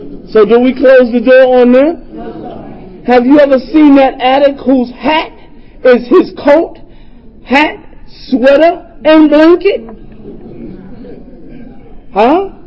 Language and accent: English; Queens, New York, United States; I'm from South Jamaica, Queens area, a small area